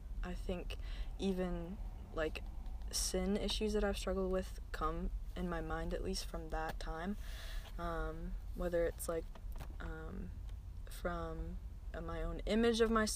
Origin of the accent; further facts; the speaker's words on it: East Coast, United States; Being an American, being from the East Coast, I am probably your average blondie.